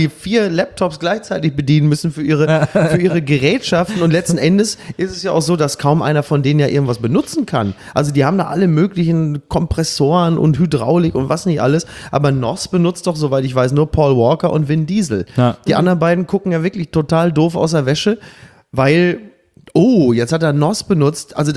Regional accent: Castrop-Rauxel, North Rhine-Westphalia, Germany; Immer diese Autofahrer mit Heinz Erhardt wurde nämlich in Castrop-Rauxel gedreht, wo ich herkomme. Und früher waren das in pastellfarbene Häuser da.

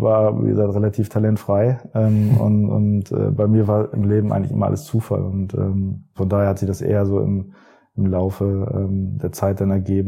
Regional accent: Hanover, Lower Saxony, Germany; born there; Ich bin in Hannover geboren

